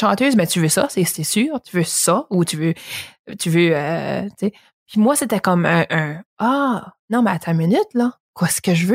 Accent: Pointe-à-la-Croix, Quebec, Canada; parce que je viens de Camontaine, à Pointe-à-la-Croix

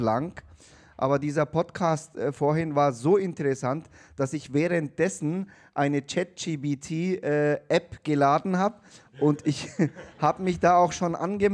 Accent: Nuremberg, Bavaria, Germany; Und ich würde mir wünschen, wenn in Nürnberg, das ist halt meine Heimatstadt

